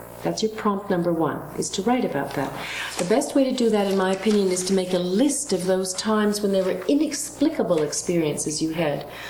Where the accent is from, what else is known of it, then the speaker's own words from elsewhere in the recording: Seattle, Washington, United States; also born or lived in Edmonton; I'm from Edmonton, Alberta, and grew up in Seattle, Washington, and came here first in 1962